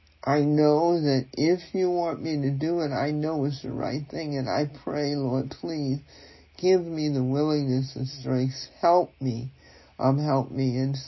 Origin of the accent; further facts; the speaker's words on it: Virginia, United States; And like I said, when I grew up in Virginia